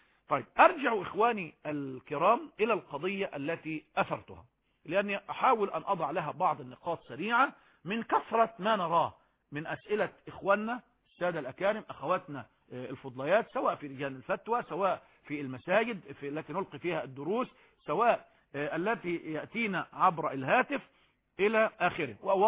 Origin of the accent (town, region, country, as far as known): Egypt